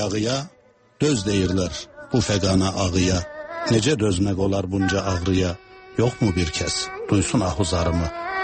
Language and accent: Azerbaijani; Ankara, Turkey; also born or lived in Munich; now in Berlin, Germany; Türkiyədə anadan olmuşam, Ankaralıyam. Ankaranın bir şəhərindən. Və 70-ci ildən bu tərəfə Almaniyada yaşayıram. 8 ilə yaxın Münxendə yaşamışam. 80-ci ildən bu tərəfə də Berlində yaşayıram.